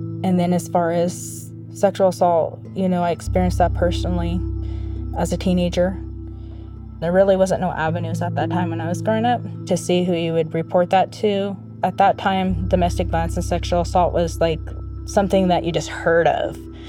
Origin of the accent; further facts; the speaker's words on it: Hoopa, California, United States; We grew up poor here on the Hoopa Indian Reservation.